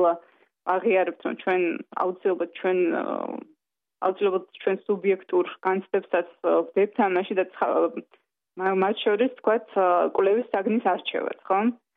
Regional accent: Tbilisi, Georgia; დავიბადე თბილისში, გავიზარდე თბილისში და ჩემი ცხოვრების უძიდესი ნაწილი ჭიდროდ არის დაკავშირებული ამ ქალაქთან

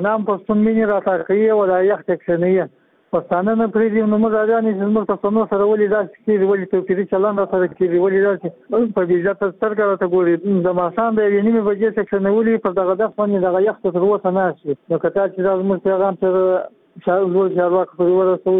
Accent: Kandahar, Afghanistan; now in Mazar-i-Sharif, Afghanistan; مزار شریف د ښار څخه خبره کوم زه د کندهار اوسیدونکو یم

